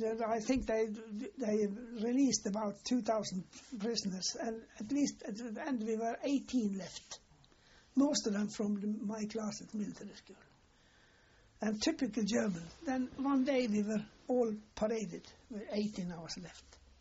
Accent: Ålesund, Møre og Romsdal, Norway; Then I got back to my hometown, and you know, Ålesund was what you so-called call Little Norway.

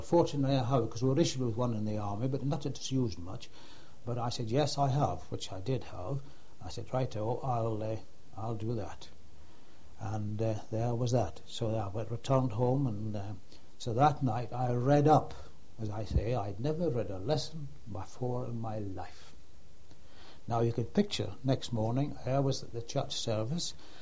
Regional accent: Scotland, United Kingdom; because in the north of Scotland we were Church of England or Presbyterians, and that was that in my hometown.

